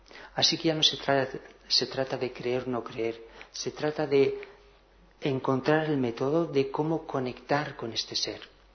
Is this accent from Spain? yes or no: yes; Cantabria, Spain; Y mi hermano estaba en Bélgica y nosotros somos de Cantabria.